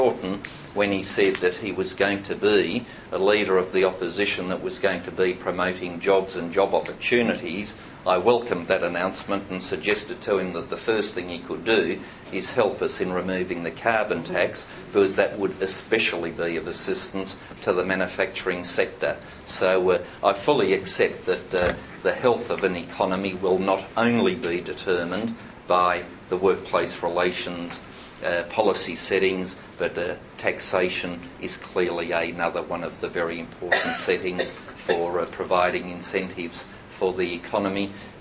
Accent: Tasmania, Australia; It was so obvious in my home state of Tasmania with the Burnie paper mill dispute

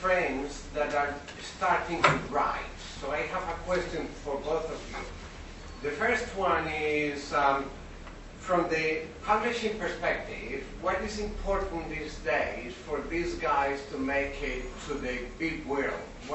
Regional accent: Colombia; from Colombia, South America.

